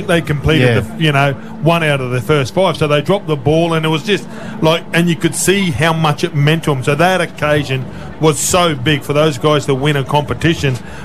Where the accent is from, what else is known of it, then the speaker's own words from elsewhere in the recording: Queensland, Australia; I grew up in North Queensland